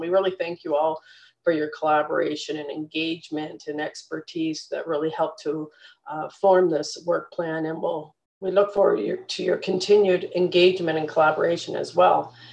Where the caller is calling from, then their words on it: Lindsay, Ontario, Canada; I'm from Lindsay, Ontario right now from my office.